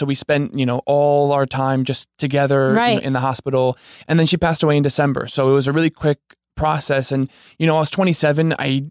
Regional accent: New Jersey, United States; also born or lived in Manhattan, New York; New Jersey.

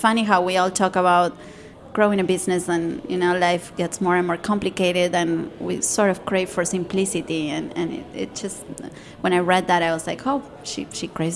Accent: Argentina; moved away as an adult; now in Washington, D.C., United States; I'm from Washington, D.C. now. I've spent 20 years here and 20 years in Argentina.

